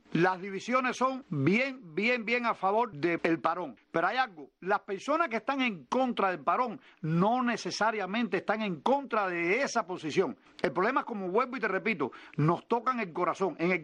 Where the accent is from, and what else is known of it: Cuba